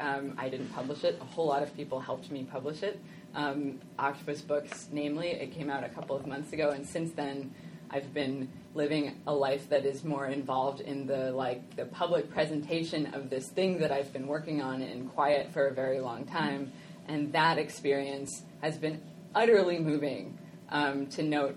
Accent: Charlottesville, Virginia, United States; now in Brooklyn, United States; So I'm from Brooklyn in the sense that I live in an apartment there with my partner who is also from Charlottesville, and I am also from Charlottesville, and I grew up here

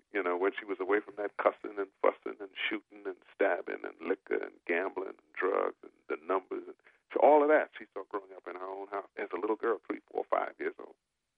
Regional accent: Montreal, Quebec, Canada; also born or lived in Trinidad; It started in Trinidad, where I was born. I grew up in Montreal, and then in 1972, I hitched a ride, ended up in Huntsville, Alabama.

